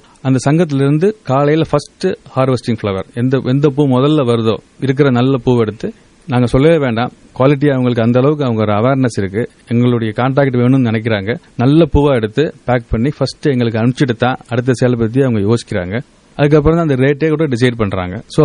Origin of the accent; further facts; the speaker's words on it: Dindigul, Tamil Nadu, India; now in Coimbatore, India; என்னுடைய சொந்த ஊர் திண்டுக்கல்.